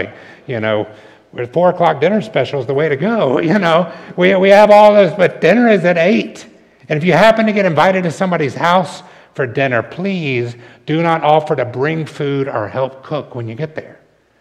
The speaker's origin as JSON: {"language": "English", "region": "the South", "country": "United States", "tie": "born or raised there", "lives_now": "New York, United States", "said": "I grew up in the South. I've lived in New York for 11 years, very different cultures."}